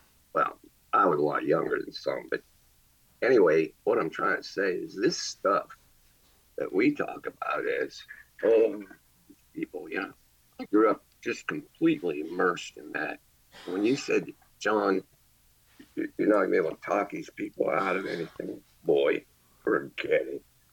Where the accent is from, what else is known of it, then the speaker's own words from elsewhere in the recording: Sharon, Pennsylvania, United States; My whole childhood, my whole life, I grew up in Sharon, Pennsylvania, which is northwest corner of Pennsylvania near Erie.